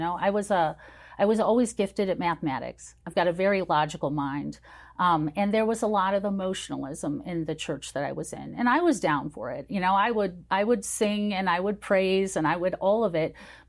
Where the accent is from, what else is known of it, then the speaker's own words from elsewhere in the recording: Illinois, United States; also born or lived in Italy; I was born in Pozzuoli, me and Sophia Loren, and and I grew up there for 2.5 years, and then we moved back to the States. So we lived outside of Great Lakes.